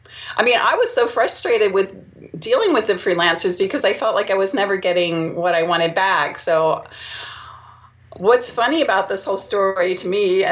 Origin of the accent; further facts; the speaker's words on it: New Jersey, United States; I am originally from New Jersey.